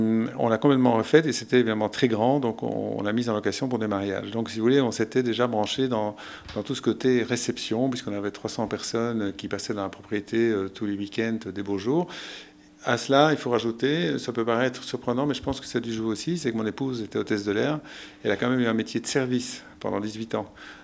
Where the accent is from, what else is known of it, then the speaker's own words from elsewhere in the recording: Belgium; la Belgique me manque parce que je suis belge, bien sûr.